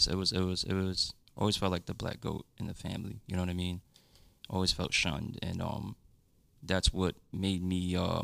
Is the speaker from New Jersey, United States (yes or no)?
yes; Paterson, New Jersey, United States; So, I grew up in Paterson, New Jersey. For those who don't know, that's a pretty rough neighborhood.